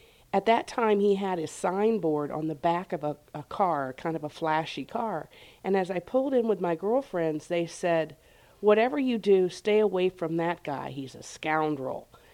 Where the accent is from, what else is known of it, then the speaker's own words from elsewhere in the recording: West Palm Beach, Florida, United States; I was from out of town. I was from West Palm Beach, so I didn't know anything about his business.